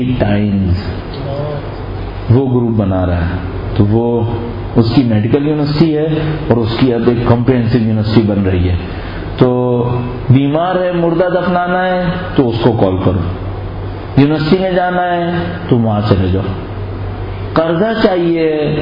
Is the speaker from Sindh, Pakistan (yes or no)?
yes; Karachi, Sindh, Pakistan; اب دیکھیں میں کراچی سے آیا ہوں آپ کے پاس